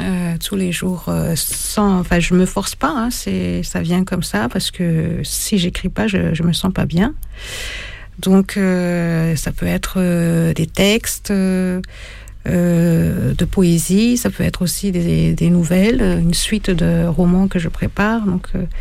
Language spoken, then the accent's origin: French; Antananarivo, Analamanga, Madagascar; born there; Je suis né à Madagascar.